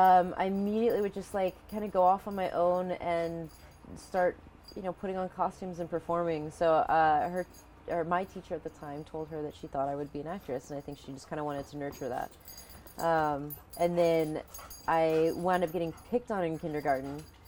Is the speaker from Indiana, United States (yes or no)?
yes; Indianapolis, Indiana, United States; I'm from Indianapolis, Indiana.